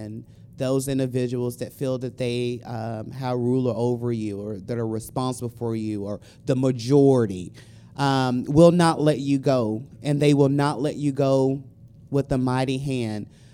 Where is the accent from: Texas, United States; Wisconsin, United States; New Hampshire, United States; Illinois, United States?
Texas, United States; Dallas; You know, I'm from Dallas, so I'm used to cold. People here are not used to cold.